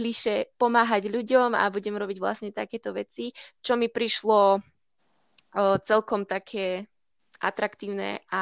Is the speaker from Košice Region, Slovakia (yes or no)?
no; Slatinské Lazy, Banská Bystrica Region, Slovakia; som zo Slatinských Lazov, čo neviem, či niekto pozná. Je to taká menšia dedina na strednom Slovensku, blízko Zvolena a Banskej Bystrice.